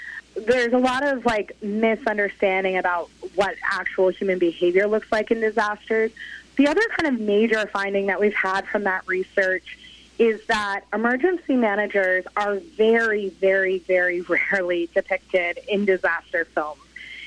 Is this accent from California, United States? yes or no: no; Maine, United States; again, growing up in Maine, I just had never really experienced a catastrophe to that scale.